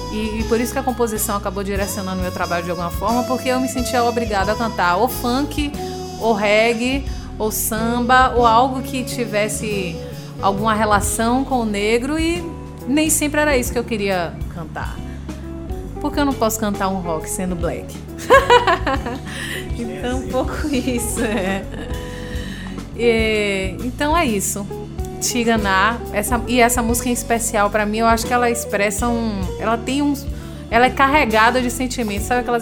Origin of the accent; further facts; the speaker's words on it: Bahia, Brazil; eu acho que eu sou muito baiana, misturando tudo